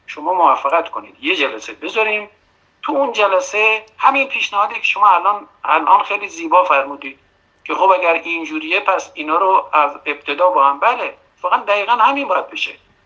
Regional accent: Iran; ما ایرانی هستیم، زبان هم دیگر هم میفهمیم

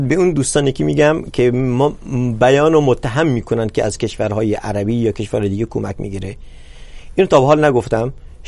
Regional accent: Iran; ما همه ایرانی هستیم و برای همه احترام قائلیم

